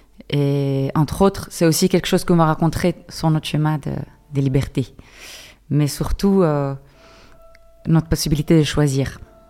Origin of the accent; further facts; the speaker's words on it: Israel; je viens d'Israël.